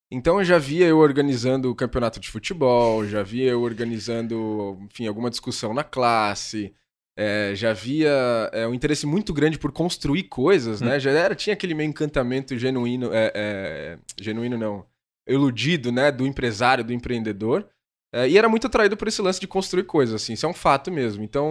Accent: São Paulo, Brazil; Cara, eu sou do ABC Paulista.

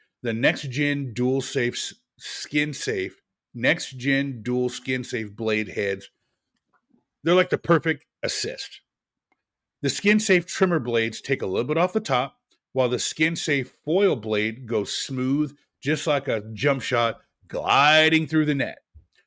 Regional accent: Portland, Oregon, United States; So, you know, I'm from Portland, and one of Portland's best basketball players back in the day, Damon Stoudamire, played for the Raptors

